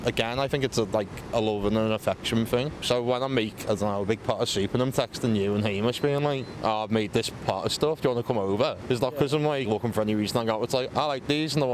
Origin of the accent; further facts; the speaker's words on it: Liverpool, North West England, United Kingdom; now in Sunderland, United Kingdom; I'd say my favourite city in the world is my hometown. I will be the biggest advocate for Liverpool in the world, but I'm not there anymore. Sunderland's my new hometown, so now I'm the biggest advocate for Sunderland in the world.